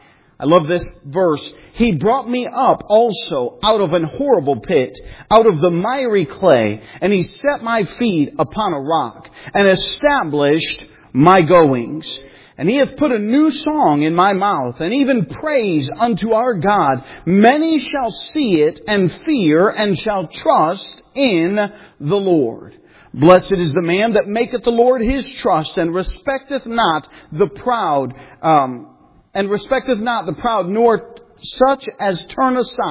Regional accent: United States; And I just, you know, I'm an American, you know, convenient.

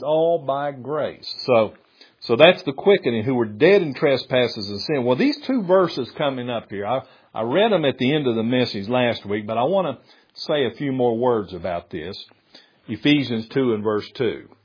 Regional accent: United States; I've grown up in religion. I'm American.

